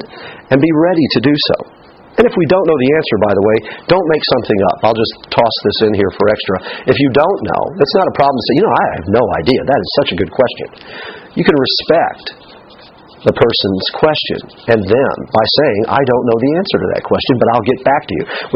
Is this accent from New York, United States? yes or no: no; Indiana, United States; I was on the basketball team growing up in Indiana.